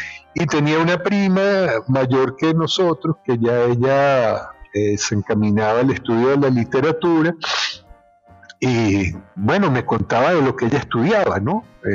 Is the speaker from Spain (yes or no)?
no; Trujillo, Venezuela; born there; Me acuerdo cuando fuimos al estado donde yo nací, al estado Trujillo